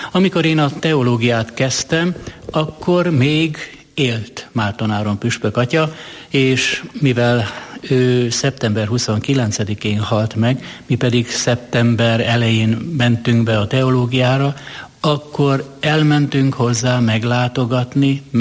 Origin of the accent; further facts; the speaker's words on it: Hungary; Nekem Turter Rebes az, természetesen. Ott tanultam meg imádkozni, ott tanultam meg magyarul beszélni, ott tanultam meg, hogy én magyar vagyok.